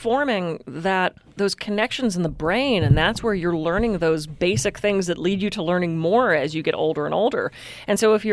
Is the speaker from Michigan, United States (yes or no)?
no; Pittsburgh, Pennsylvania, United States; And I grew up in Pittsburgh, and I remember going with my dad the last time I was back through a little community in Pittsburgh where he actually grew up.